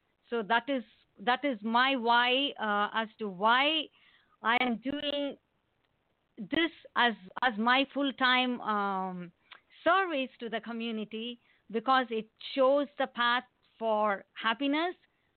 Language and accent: English; India; because I, being born and raised in India, was already into a yogic lifestyle